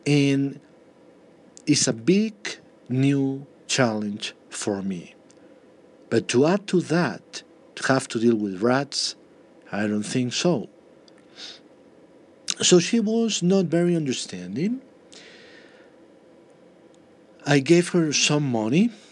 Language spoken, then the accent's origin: English; Colombia; now in New York City, United States; I'm from Colombia. I need this working here in New York City.